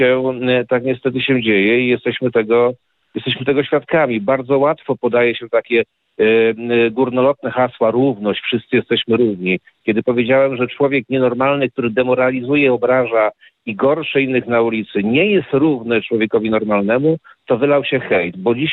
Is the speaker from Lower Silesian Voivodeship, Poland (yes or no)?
yes; Lower Silesian Voivodeship, Poland; born there; bo urodziłem się w diecezji wrocławskiej